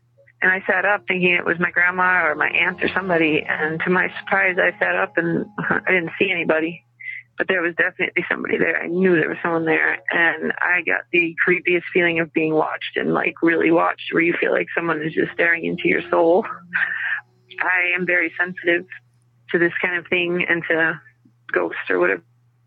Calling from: Madison, Wisconsin, United States; I'm calling from Madison, Wisconsin.

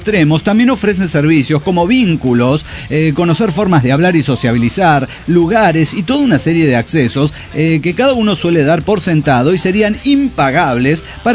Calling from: San Luis Potosí, Mexico; Siempre presente desde San Luis Potosí.

